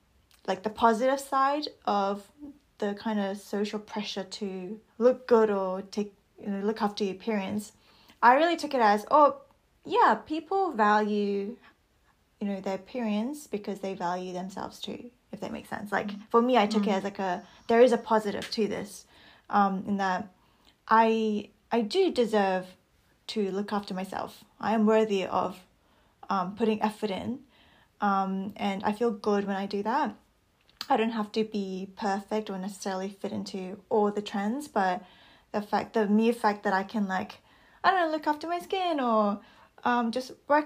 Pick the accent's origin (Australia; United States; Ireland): Australia; Yeah, I think growing up in Australia, I mean, the trends, different there.